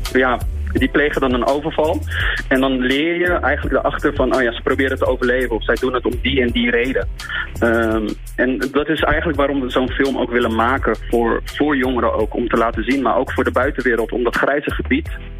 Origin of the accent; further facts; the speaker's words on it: Rotterdam, South Holland, Netherlands; ik ben opgegroeid in Spangen en ik ben eigenlijk op een veel te late leeftijd erachter gekomen dat je film kan studeren.